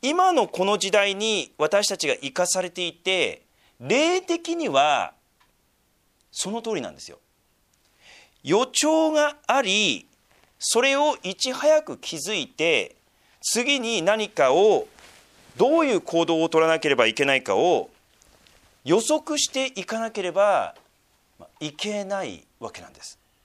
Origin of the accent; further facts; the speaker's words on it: Sendai, Miyagi, Japan; で私は宮城県仙台市出身です